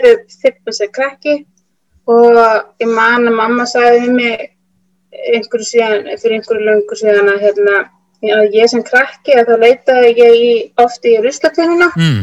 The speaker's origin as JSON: {"language": "Icelandic", "town": "Reykjavík", "region": "Capital Region", "country": "Iceland", "tie": "born or raised there", "said": "Já, 31 árs, ólst upp í Breiðholti."}